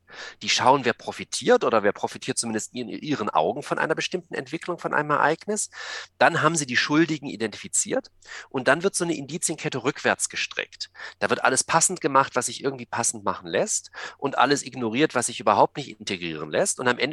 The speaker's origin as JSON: {"language": "German", "region": "Baden-Württemberg", "country": "Germany", "tie": "born or raised there", "also_born_or_lived": "Munich", "lives_now": "Tübingen, Germany", "said": "Geboren in München, aufgewachsen auf der Schwäbischen Alb."}